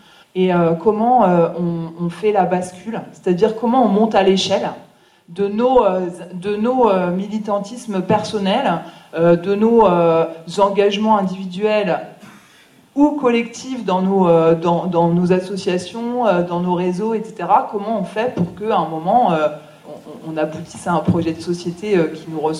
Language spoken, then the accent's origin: French; Châlons-en-Champagne, Grand Est, France; Je viens de Châlons en Champagne